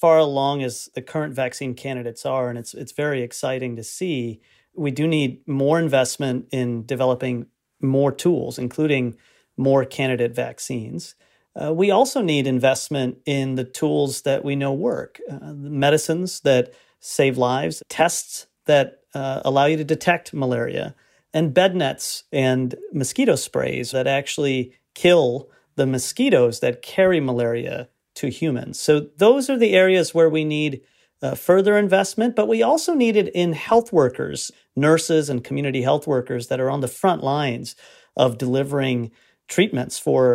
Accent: Liberia; I grew up in Liberia, which has one of the highest burdens of malaria in the world.

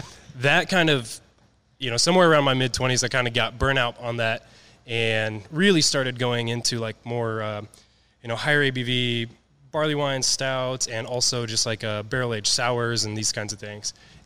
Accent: Castle Rock, Colorado, United States; I was born in Denver. Grew up in Castle Rock, just south, about 30 minutes south of Denver.

